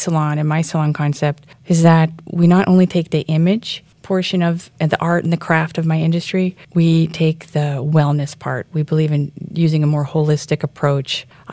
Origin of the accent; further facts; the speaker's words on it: Vancouver, British Columbia, Canada; now in Cincinnati, United States; growing up in Vancouver, Canada, in British Columbia, I've been in the industry my whole life.